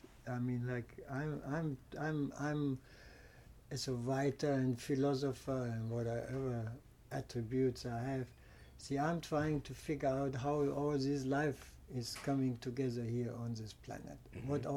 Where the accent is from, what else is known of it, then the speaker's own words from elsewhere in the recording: Germany; see, I'm from Germany, and when I finished my schooling